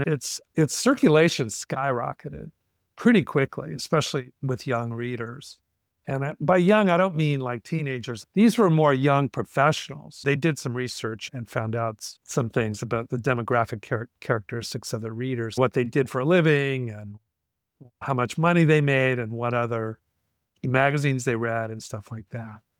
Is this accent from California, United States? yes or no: yes; California, United States; I was shocked that I'd never heard about growing up in California and being interested in its history